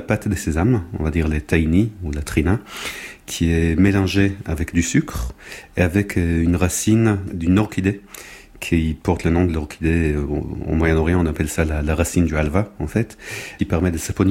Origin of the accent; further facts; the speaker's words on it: Israel; Je suis tombé dedans quand j'étais petit. J'ai grandi en Israël.